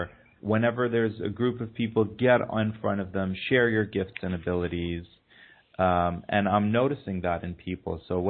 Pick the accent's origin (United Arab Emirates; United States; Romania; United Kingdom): United Arab Emirates; Dubai; I didn't fit in with my culture, with my society growing up in Dubai.